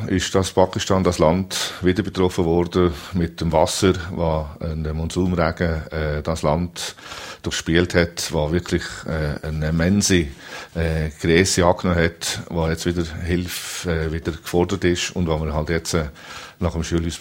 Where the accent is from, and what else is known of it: Valais, Switzerland; born or raised there